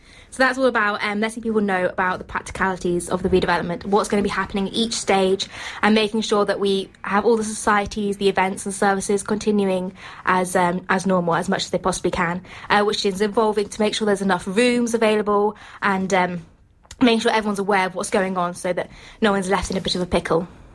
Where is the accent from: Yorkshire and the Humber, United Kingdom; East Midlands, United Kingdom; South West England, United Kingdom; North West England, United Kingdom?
East Midlands, United Kingdom; Stamford; Thanks, Mark. And I'm from South Lincolnshire, a little town called Stamford, which is really similar to St Andrews. It's got three streets, it's got a golf course, it's got not many shops.